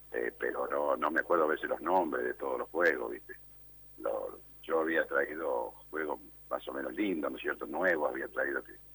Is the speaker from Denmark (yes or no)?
no; Freyre, Córdoba, Argentina; now in Brinkmann, Argentina; En Freire, Sí, yo soy de Freire.